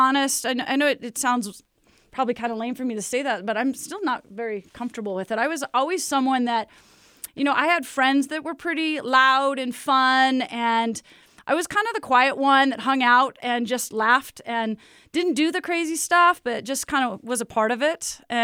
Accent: Lake Oswego, Oregon, United States; also born or lived in Provo, Utah; And it was fun growing up in Lake Oswego, born here in Provo, actually, at the hospital across the street.

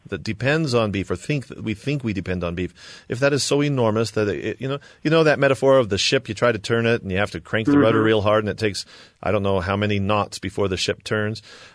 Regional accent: San Diego, California, United States; now in Salt Lake City, United States; he came up to visit me here in Salt Lake City. We're from San Diego.

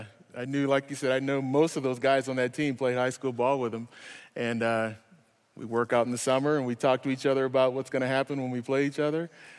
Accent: San Diego, California, United States; Yeah, I'm from San Diego, so I was not going to let San Diego State come to BYU.

